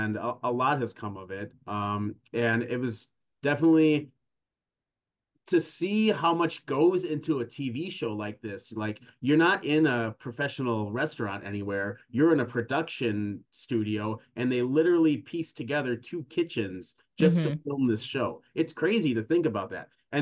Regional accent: Minnesota, United States; No, I'm from Minnesota.

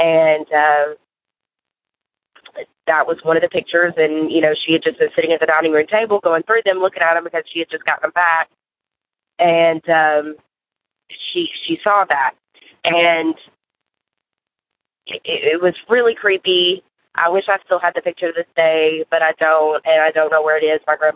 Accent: Murfreesboro, Tennessee, United States; I'm from Murfreesboro, Tennessee.

